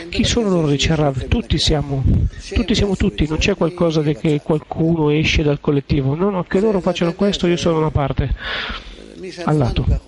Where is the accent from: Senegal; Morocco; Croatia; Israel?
Israel; Rehovot, Central District; Italian is a second language; io sono di Rehovot